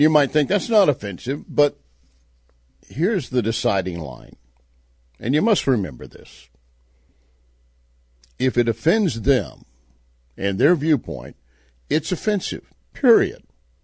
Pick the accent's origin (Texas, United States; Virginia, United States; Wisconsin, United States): Texas, United States; I grew up in Texas.